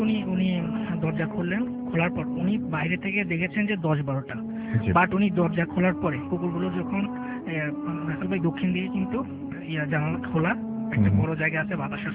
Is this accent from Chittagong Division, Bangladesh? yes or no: yes; Comilla, Chittagong Division, Bangladesh; now in Dhaka, Bangladesh; কুমিল্লা থেকে এসেছি, কিন্তু ঢাকায় নোয়াখালীতে থাকি।